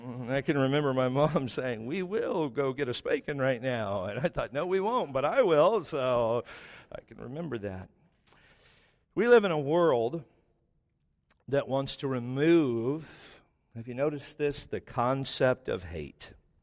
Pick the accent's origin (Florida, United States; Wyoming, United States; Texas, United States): Texas, United States; I don't know if it's because we're from Texas or what